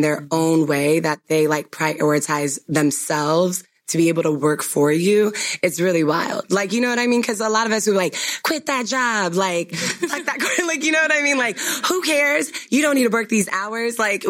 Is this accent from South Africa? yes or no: no; Ghana; shea butter being like something as a Ghanaian, like I literally just had it in my closet all the time.